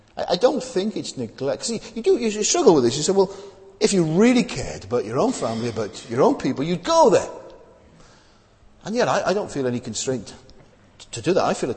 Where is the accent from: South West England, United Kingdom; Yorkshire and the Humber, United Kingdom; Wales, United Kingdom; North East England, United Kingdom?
Wales, United Kingdom; now in London, United Kingdom; you know that I'm from South Wales, and when I felt called to the ministry, I was quite young, and I assumed that it was a call to ministry in Wales.